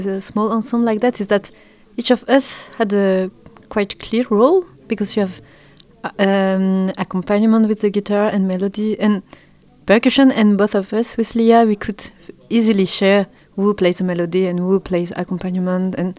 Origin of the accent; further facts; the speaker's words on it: France; from France, and I play flute and piccolo.